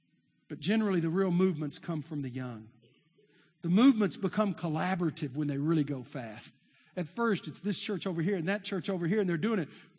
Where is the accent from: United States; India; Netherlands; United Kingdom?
United States; Texas; Now I'm from East Texas, so that sounds good, you know.